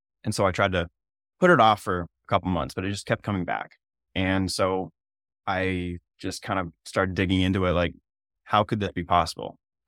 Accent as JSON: {"language": "English", "region": "Maine", "country": "United States", "tie": "born or raised there", "lives_now": "South Africa", "said": "Like I live in South Africa, I grew up in Maine."}